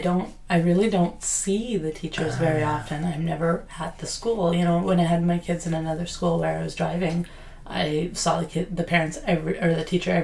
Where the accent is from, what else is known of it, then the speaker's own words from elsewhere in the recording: Canada; through my life as a Canadian, reading things in French all my life